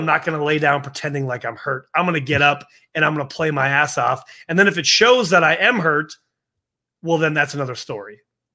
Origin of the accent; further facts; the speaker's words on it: Minnesota, United States; But I did spend half of my life playing hockey growing up in Minnesota, and I was also a goalie.